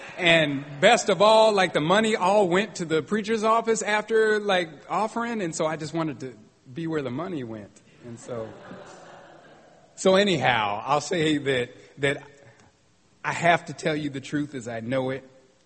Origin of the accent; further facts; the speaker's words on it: Pacific Northwest, United States; I told you I grew up in the Northwest where agriculture was the way that everybody made money.